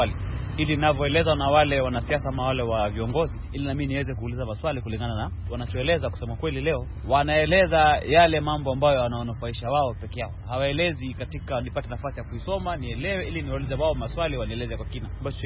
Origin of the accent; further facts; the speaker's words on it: Kenya; mimi kama Mkenya